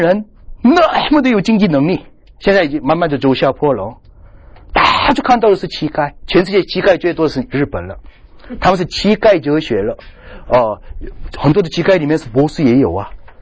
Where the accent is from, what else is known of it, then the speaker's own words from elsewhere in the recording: China; 我从大陆来的